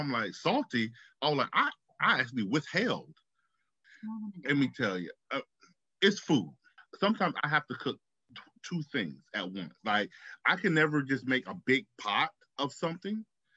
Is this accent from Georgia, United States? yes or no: no; Florida, United States; we're from the South, we're from Florida, so we know how bad things can get.